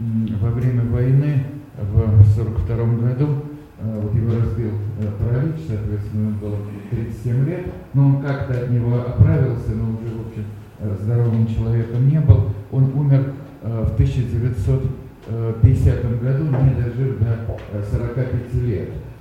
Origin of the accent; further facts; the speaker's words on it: Tbilisi, Georgia; мое детство прошло в Тбилиси, в Москву, я только летом наезжал на дачу